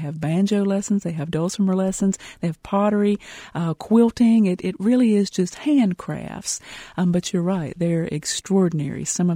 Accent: North Carolina, United States; You know, I grew up in Randolph County and went to Southwestern Randolph High School, which is really, really near Denton.

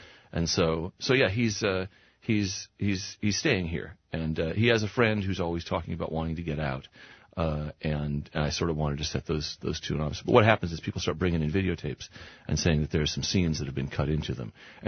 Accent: Claremont, California, United States; Claremont, California. And it's good, although it's expensive.

